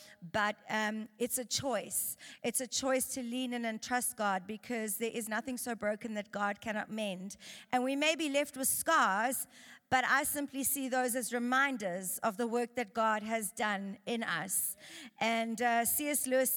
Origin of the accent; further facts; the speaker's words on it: Durban, KwaZulu-Natal, South Africa; I grew up in Durban.